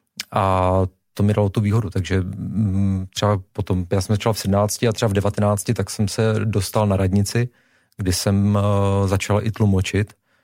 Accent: Zlín, Zlín Region, Czechia; Já jsem ze Zlína.

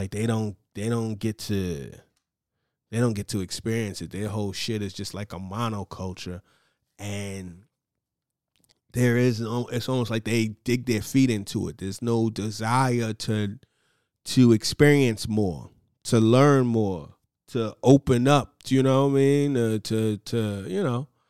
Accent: New York, United States; I'm not one of these people that's upset. I'm from New York.

